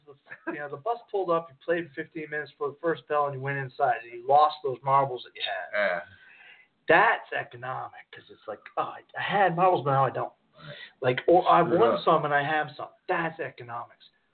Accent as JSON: {"language": "English", "region": "New England", "country": "United States", "said": "I come from New England, and when the spring came, the ground thawed, the snow was off, we'd be playing marbles."}